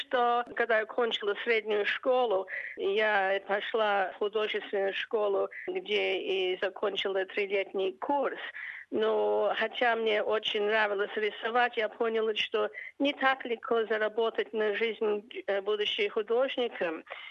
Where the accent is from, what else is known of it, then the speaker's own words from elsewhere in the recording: Australia; может, это мое русское происхождение. Я выросла в Австралии, но у меня очень много русского остается.